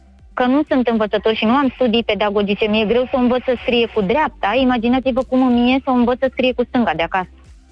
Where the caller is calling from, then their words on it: Giurgiu, Giurgiu County, Romania; din Giurgiu, am mai vorbit cu voi.